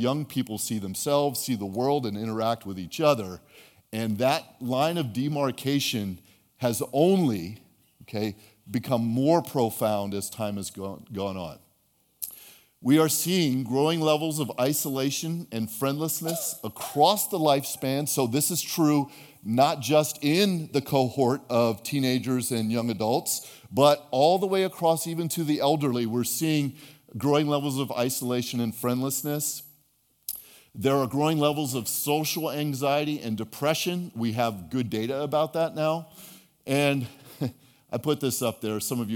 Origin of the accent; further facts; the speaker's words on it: Portland, United States; I'm from Portland, and I taught high school English for 30 years.